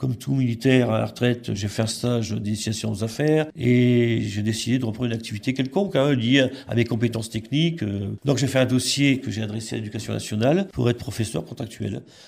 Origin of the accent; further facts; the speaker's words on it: Paris, Île-de-France, France; born there; hein, donc voilà, je suis né en 1952 à Paris dans le 10e. Je ne suis pas un Parisien.